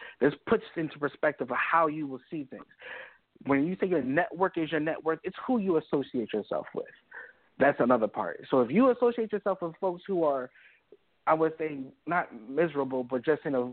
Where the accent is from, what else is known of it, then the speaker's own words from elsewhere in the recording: Philadelphia, Pennsylvania, United States; I'm originally from Philadelphia, guys. I'm originally from Southwest Philadelphia.